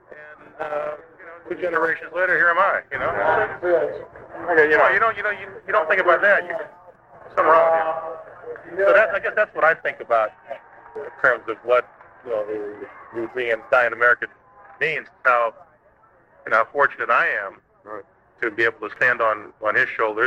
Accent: St. Louis, Missouri, United States; also born or lived in New York; Well, growing up in St. Louis, Yogi moved to the East Coast once he really made it with the Yankees.

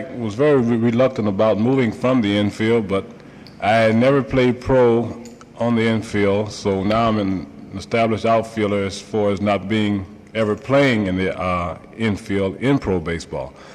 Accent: St. Louis, Missouri, United States; I was born and raised around St. Louis, and I used to go to the ballpark quite a lot.

